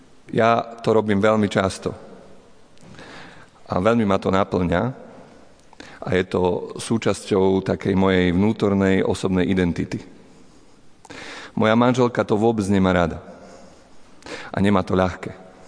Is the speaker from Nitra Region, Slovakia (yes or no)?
no; Poprad, Prešov Region, Slovakia; ja som rodený Popradčan a my východňari držíme spolu.